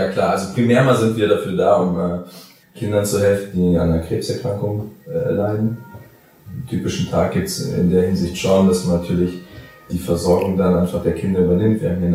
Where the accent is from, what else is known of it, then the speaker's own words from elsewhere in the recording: Hesse, Germany; Ich komme aus der Gegend von Frankfurt